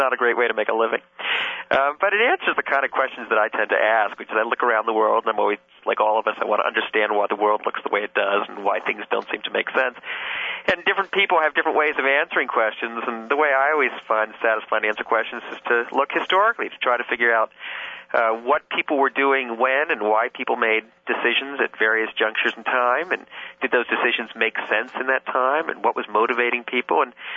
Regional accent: Washington, District of Columbia, United States; I grew up in Washington, D.C., and I used to go down there to hike in the Blue Ridge Mountains or just to go visit Monticello or whatever else.

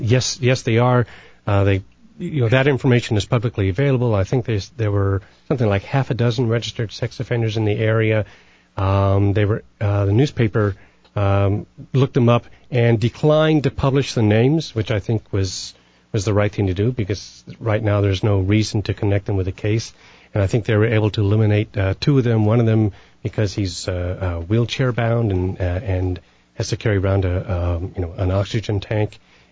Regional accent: California, United States; I grew up in California, and I go out there often to visit family and friends.

